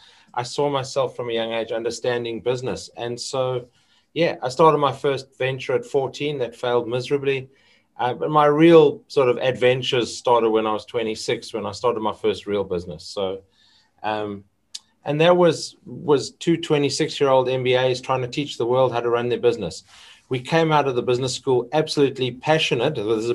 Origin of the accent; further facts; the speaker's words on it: South Africa; No, I was born in South Africa. I grew up in South Africa, got married there